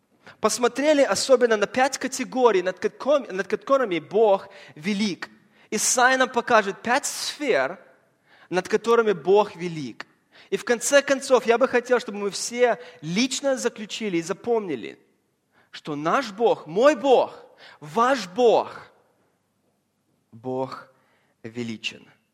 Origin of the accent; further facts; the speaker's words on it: Los Angeles, California, United States; Я вырос в Лос-Анджелесе около океана и люблю океан.